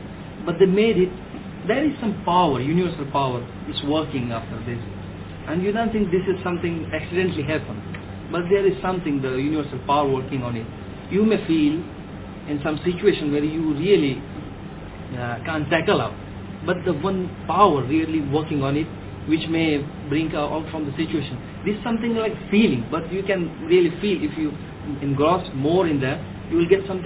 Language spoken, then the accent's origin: English; India; I'm myself from India